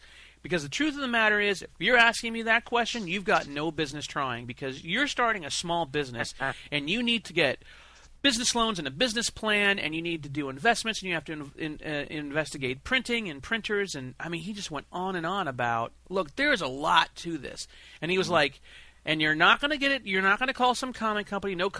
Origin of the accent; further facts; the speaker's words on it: Iowa, United States; For me, growing up in Iowa, comics represented everything on the comics rack